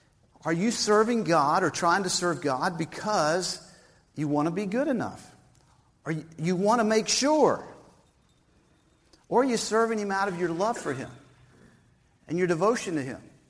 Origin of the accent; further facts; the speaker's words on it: Atlanta, Georgia, United States; I'm from Atlanta, Georgia. And was born and raised there. Todd, I was born in Piedmont Hospital. So I'm one of the original folks there.